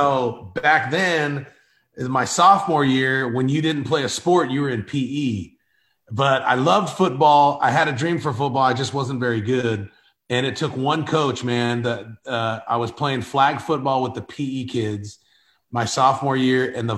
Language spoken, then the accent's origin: English; Covina, California, United States; Well, I'm originally from Covina, California, which is like the valley.